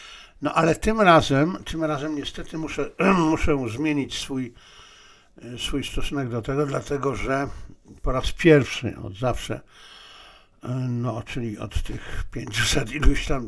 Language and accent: Polish; Lviv, Lviv Oblast, Ukraine; przecież pochodzę ze Lwowa, no ale ja pochodzę z polskiego Lwowa, nie ukraińskiego. Wywodzę swoje korzenie z polskiego Lwowa.